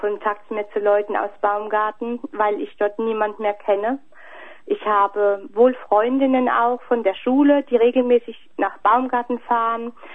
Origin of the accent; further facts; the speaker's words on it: Livada, Arad County, Romania; Also ich wurde in Arad geboren. Die Stadt selber sah ich nur zum Einkaufen oder wenn wir jemanden besucht haben. Mein eigentliches Leben hat sich nur in Baumgarten abgespielt.